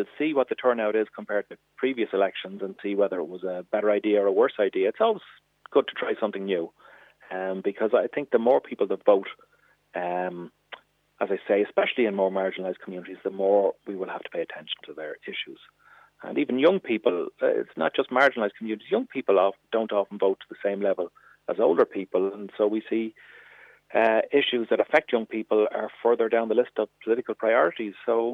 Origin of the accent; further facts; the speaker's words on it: Santry, Leinster, Ireland; now in Ballymun, Ireland; Now, I live in Ballymun, and so I certainly know what it's like to live in my community, and I grew up in Santry